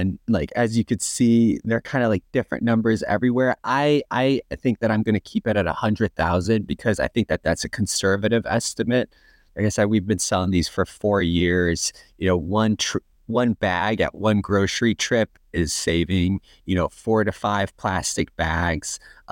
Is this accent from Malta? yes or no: no; Ukraine; now in United States; I'm from Ukraine.